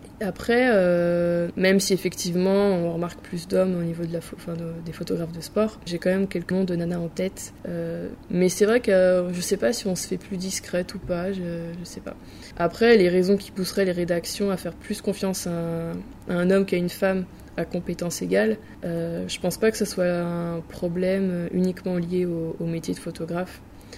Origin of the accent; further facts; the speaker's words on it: France; Et évidemment, bah, on est français.